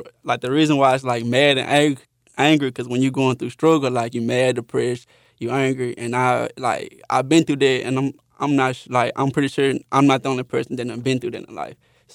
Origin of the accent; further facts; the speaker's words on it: Texarkana, United States; I want to have a store which is my hometown, Texarkana.